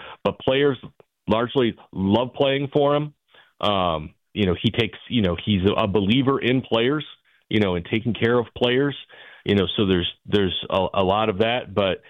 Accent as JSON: {"language": "English", "town": "Chicago", "region": "Illinois", "country": "United States", "tie": "born or raised there", "said": "I grew up in Chicago."}